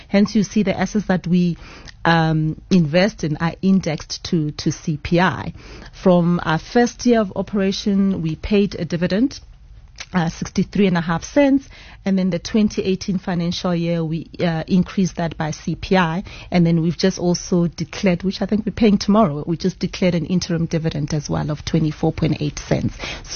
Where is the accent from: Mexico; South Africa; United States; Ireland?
South Africa; because we are South African, it only made sense that we start at home